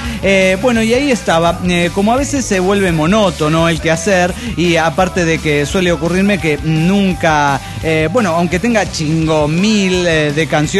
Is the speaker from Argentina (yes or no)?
yes; Salta, Argentina; Aquí en mi pueblo estamos en pleno carnaval. Salta la Linda, sí, está en pleno carnaval.